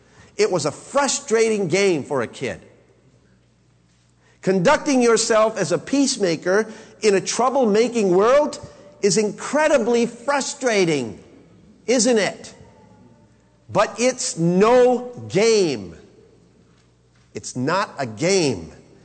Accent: Rhode Island, United States; Back in the 60s, when I was growing up in Rhode Island, my grandmother used to have a closet full of board games.

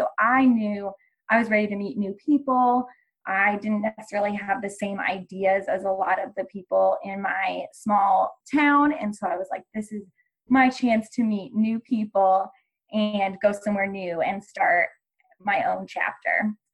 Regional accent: Ohio, United States; now in Colorado, United States; I am from Ohio. So like Alicia said, we met here out in Colorado, and I'm from very small town, rural community, farm, graduated with around 80 people in my graduating class

